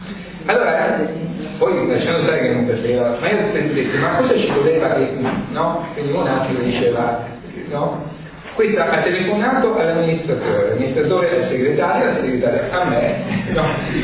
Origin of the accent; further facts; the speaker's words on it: Apulia, Italy; ce lo dico da pugliese, noi non abbiamo tante montagne